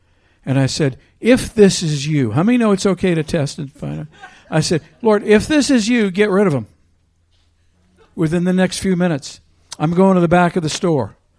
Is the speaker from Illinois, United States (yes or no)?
no; New Orleans, Louisiana, United States; well, you know, we're from New Orleans, and we're over here. We like to come here every so often.